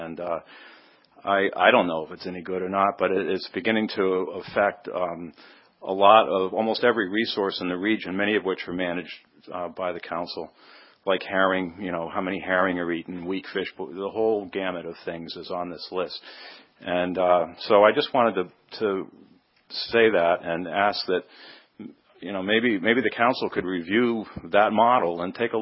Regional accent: Portland, Maine, United States; from Portland, Maine.

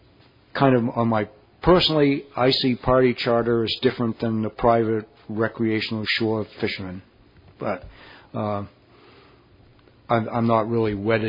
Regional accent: Maine, United States; You know, I'm from Maine. They are not going to put me on the council. As simple as that.

